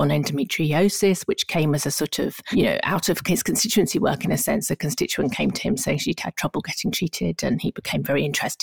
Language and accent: English; East of England, United Kingdom; I'm from Essex